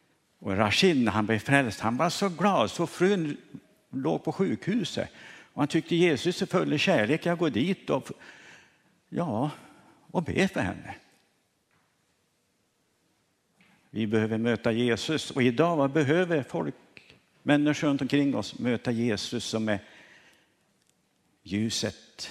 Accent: France; first language French; Swedish is a second language; moved away; also born or lived in Chad / Mali; Jag är uppvuxen i Frankrike. 15 år i Frankrike. Så mitt språk jag kan mest är franska. 20 år i Centralafrika, i Chad, som missionär

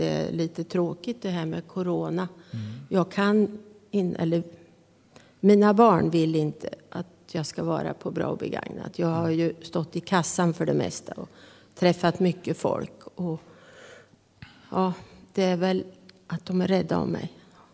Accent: Östansjö, Örebro County, Sweden; also born or lived in Möja; Ja, så när jag var 4 år flyttade vi till Östansjö.

